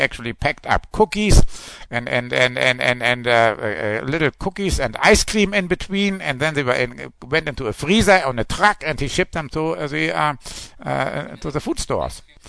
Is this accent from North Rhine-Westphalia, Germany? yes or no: no; Hamburg, Germany; And I am from Germany, northern Germany, Hamburg, close to the North Sea.